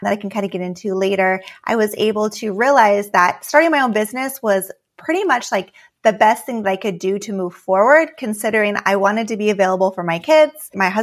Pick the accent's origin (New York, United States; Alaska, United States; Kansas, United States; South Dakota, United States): Alaska, United States; So I grew up in Alaska, and it's a very hard place to live because of there's not very many people.